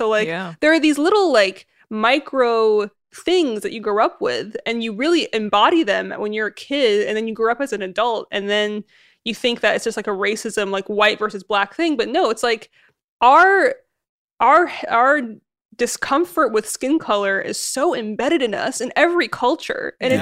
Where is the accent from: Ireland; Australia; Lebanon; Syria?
Syria; I'm from Syria. My parents are Syrian, so I'm Arab.